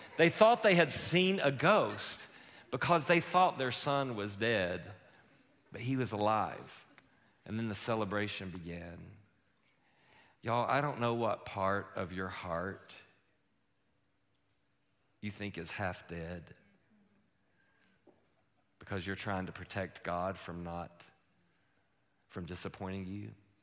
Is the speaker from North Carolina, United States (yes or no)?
yes; Boone, North Carolina, United States; I'm from Boone, North Carolina.